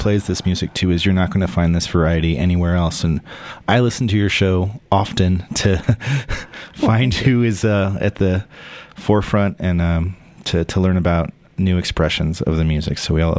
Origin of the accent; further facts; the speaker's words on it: Colorado, United States; I grew up in Colorado, and my mom lived in Boulder when I was growing up